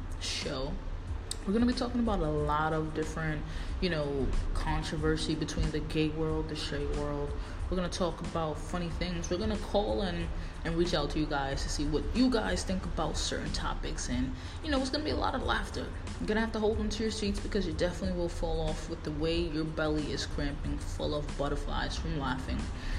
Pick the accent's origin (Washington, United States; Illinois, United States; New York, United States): New York, United States; Get to know me. … I'm 22, I'm from New York.